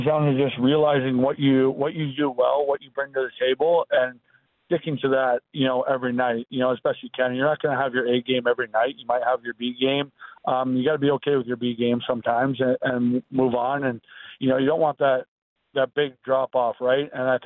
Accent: Maryland, United States; So I'm dual citizen. Yeah, I grew up in Maryland

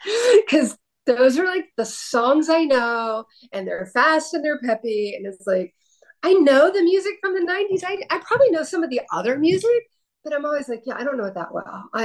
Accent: Baltimore, Maryland, United States; it just made perfect sense for me to try to write a PI novel set in my hometown of Baltimore.

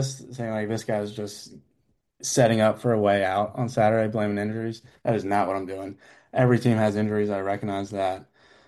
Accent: Richmond, Virginia, United States; There are a lot of Virginia Tech fans and like just around, and I grew up all around them, growing up in Richmond, and you know, I'm friends with a lot of Virginia Tech fans.

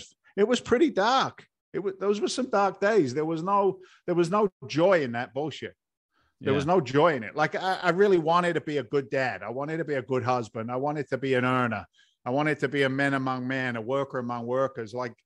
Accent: England, United Kingdom; moved away as an adult; now in United States; But I came over from England back in 1986.

